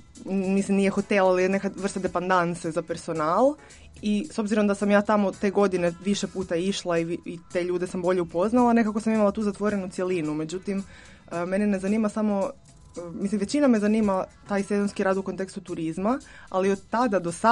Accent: Umag, Istria County, Croatia; ja sam s mora, znači ja sam iz Umaga, što je u Istri, na ono, turistički grad na obali. I imam cijeli život taj doticaj s turizmom, znači rođena sam u turizmu, u obitelji koja se bavi turizmom

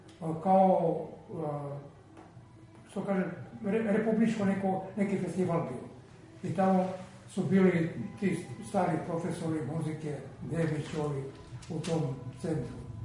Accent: Bor, Southern and Eastern Serbia, Serbia; ja sam bio sam iz Borske opštine.

